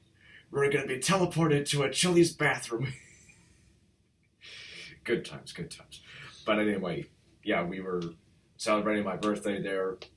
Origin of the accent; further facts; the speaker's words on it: New Jersey, United States; restaurant called River Rock in New Jersey. That's where we're from. Well, no, not exactly, but we are from New Jersey.